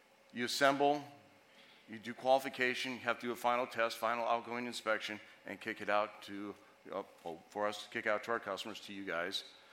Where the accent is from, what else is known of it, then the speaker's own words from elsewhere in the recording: Montana, United States; Although I'm from Montana, so that might be considered Southern Canada.